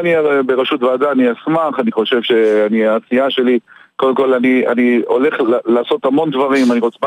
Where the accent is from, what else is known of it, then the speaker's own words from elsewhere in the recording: Central District, Israel; now in Alonei HaBashan, Israel; אני מרמת הגולן, מעלוני הבשן, לפני 20 ומשהו שנים עברתי לרמת הגולן, לפני כן גדלתי בשכונה, ברמת אליהו